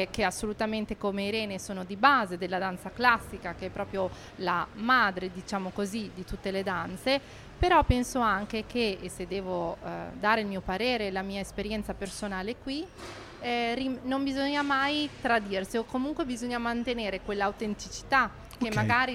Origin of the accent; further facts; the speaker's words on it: Reggio Emilia, Emilia-Romagna, Italy; Io invece sono emiliana, okay, di Reggio Emilia